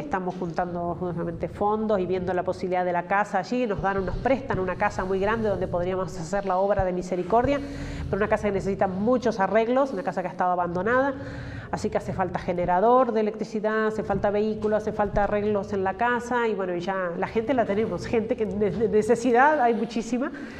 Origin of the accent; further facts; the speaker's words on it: San Luis, Argentina; en mi pueblo, en San Luis, en mi ciudad